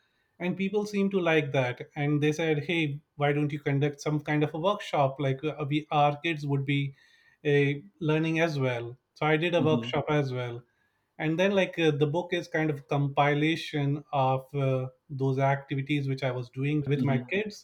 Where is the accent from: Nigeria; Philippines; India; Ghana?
India; moved away as an adult; now in United States; I've been in the US for the last 17 years, originally from India.